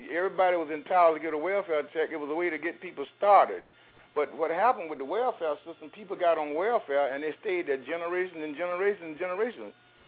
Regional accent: Tampa, Florida, United States; I'm in Tampa, Florida.

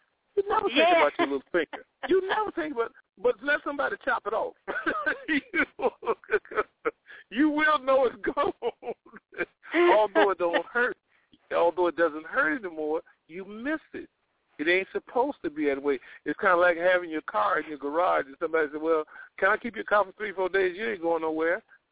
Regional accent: Gary, Indiana, United States; I'm from Gary, like I said, I'm from Gary, Indiana. I live across the street from

